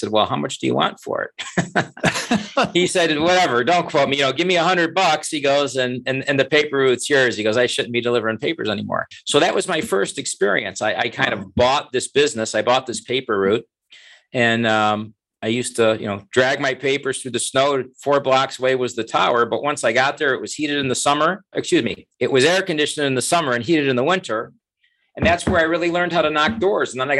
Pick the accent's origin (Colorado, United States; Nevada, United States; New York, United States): New York, United States; Buffalo; growing up in Buffalo, New York, as a kid, you could cut lawns and, you know, shovel driveways and rake leaves